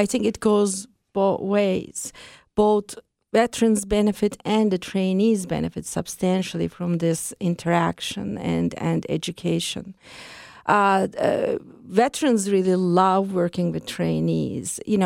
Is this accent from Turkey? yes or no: yes; Ankara, Turkey; I am from Ankara, Turkey, which is Ankara is the capital of Turkey. And I did my medical school training originally in Ankara.